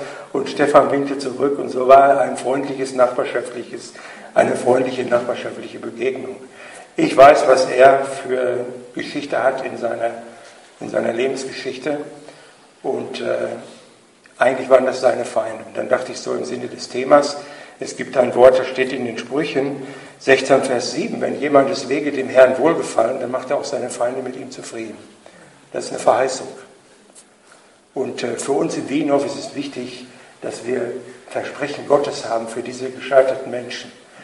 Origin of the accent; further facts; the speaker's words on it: North Rhine-Westphalia, Germany; wir sind sehr relativ arm aufgewachsen, mein Bruder und ich, wir sind in Trekkinghausen aufgewachsen, das kennt ja sicher jeder, am Fuß der Fersentalsperre.